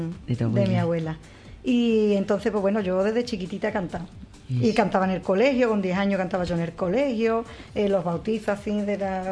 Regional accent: Gijón, Asturias, Spain; also born or lived in Oviedo; Yo nací en Oviedo, lo que pasa es que yo vivía en Gijón.

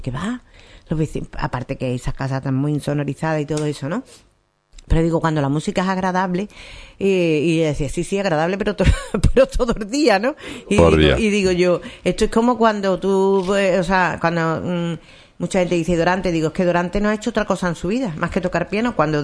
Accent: Salamanca, Castile and León, Spain; yo soy de Salamanca.

